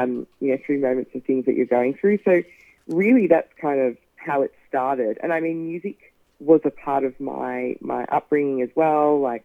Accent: Melbourne, Victoria, Australia; particularly where I'm from. I'm from Melbourne.

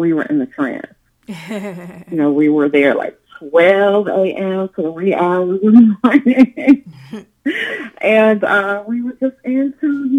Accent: Chicago, Illinois, United States; First of all, I'm from Chicago. I was greatly influenced by my mom.

